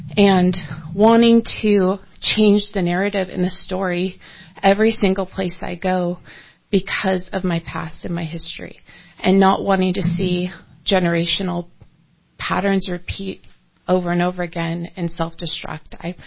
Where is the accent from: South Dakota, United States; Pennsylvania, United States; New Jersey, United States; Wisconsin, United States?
South Dakota, United States; I was born and raised in South Dakota. My dad and my grandparents owned a livestock auction.